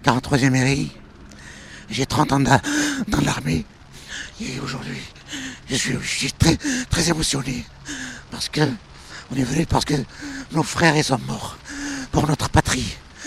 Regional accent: Algeria; Nous sommes d'Algérie.

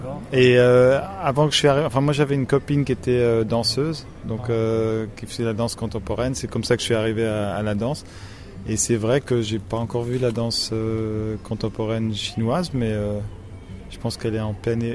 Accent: German-speaking Switzerland, Switzerland; French is a second language; Moi, personnellement, je suis suisse. Enfin, je viens Suisse-Allemagne. Enfin, je parle 2 langues, suisse, le français et l'allemand.

